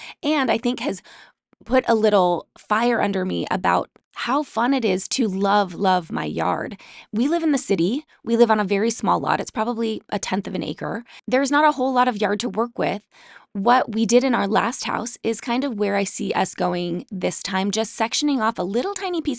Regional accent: Salt Lake City, Utah, United States; I grew up in Salt Lake City in a really conservative religion, in a very modest and pure purity-related culture

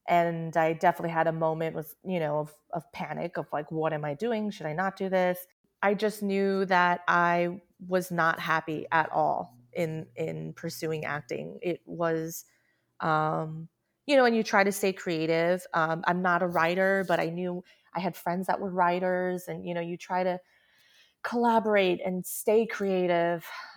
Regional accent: United States; Oh, I was like, well, I just don't because I grew up in America and I learned English.

